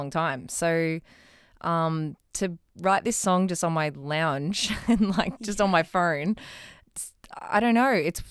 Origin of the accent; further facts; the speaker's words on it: Gold Coast, Queensland, Australia; I'm from the Goldie.